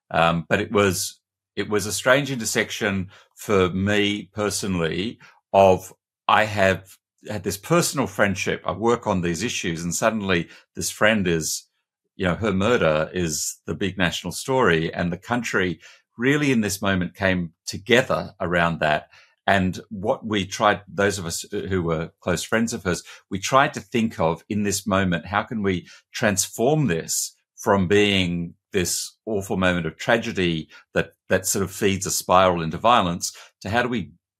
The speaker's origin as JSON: {"language": "English", "country": "Australia", "tie": "born or raised there", "also_born_or_lived": "New York, United States", "moved": "yes", "lives_now": "United Kingdom", "said": "I grew up in Australia, had worked several years in New York, had moved to the UK."}